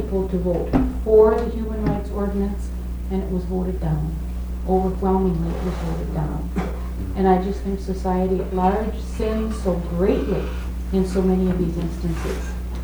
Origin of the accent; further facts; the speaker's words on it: Minnesota, United States; I'm from Minnesota also.